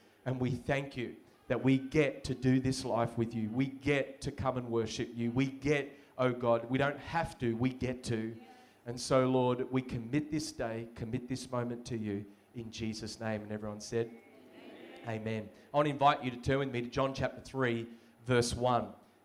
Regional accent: Melbourne, Victoria, Australia; I'm from Melbourne. Don't hold that against me.

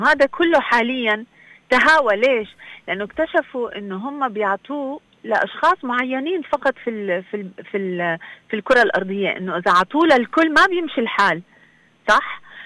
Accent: Syria; also born or lived in Palestine / Venezuela; انت لما بلشت بتقديمي انه انا سورية فلسطينية فنزويلية

